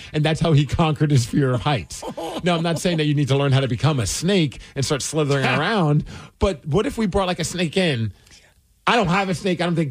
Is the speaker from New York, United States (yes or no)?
yes; New York City, New York, United States; And also, when growing up in New York, man, there were some, like, almost the size of puppies.